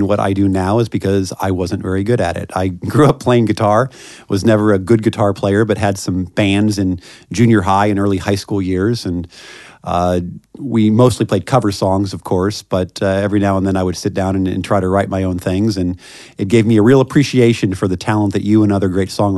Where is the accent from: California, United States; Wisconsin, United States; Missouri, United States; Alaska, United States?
Missouri, United States; Kansas City; moved away as an adult; I grew up in Kansas City, Missouri, okay. and came to Washington when I was in college to do an internship in the United States Senate